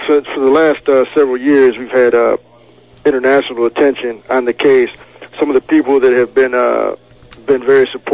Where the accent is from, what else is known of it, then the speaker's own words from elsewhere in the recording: Michigan, United States; I'm, like I said, I'm from Michigan.